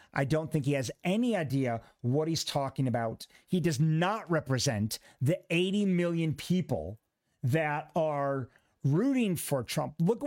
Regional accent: New York, United States; It was brilliant between Lee Zeldin and Kathy Hochul, New York, my home state.

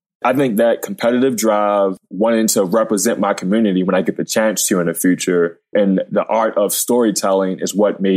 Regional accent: Baltimore, Maryland, United States; It's growing up in Baltimore. I mean, it's like the real life Wire.

